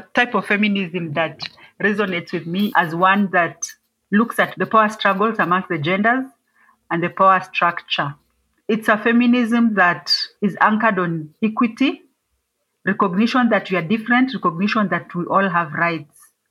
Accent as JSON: {"language": "English", "country": "Kenya", "said": "I come from Kenya, in East Africa. I'm a Kenyan"}